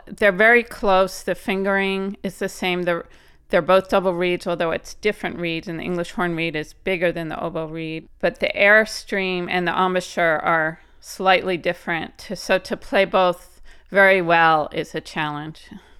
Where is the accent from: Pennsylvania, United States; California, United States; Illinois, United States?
Pennsylvania, United States; Winmore; I grew up in Winmore, PA, and went to Springside School